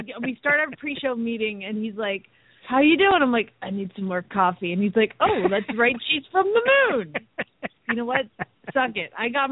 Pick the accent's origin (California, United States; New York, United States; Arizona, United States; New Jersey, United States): Arizona, United States; Phoenix; from Phoenix, Arizona.